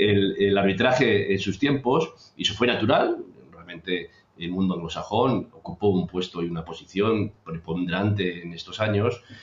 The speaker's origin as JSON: {"language": "Spanish", "country": "Spain", "said": "donde yo soy español, pero como bien has dicho al principio, soy iberoamericano"}